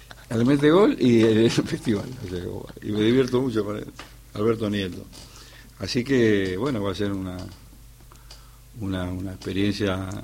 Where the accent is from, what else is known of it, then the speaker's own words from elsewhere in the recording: Monte Grande, Buenos Aires Province, Argentina; born there; yo nací en Monte Grande.